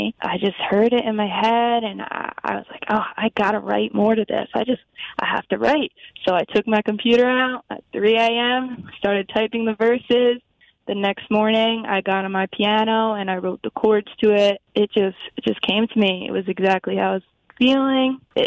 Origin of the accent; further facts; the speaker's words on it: New York, United States; I'm from Mayapack, New York.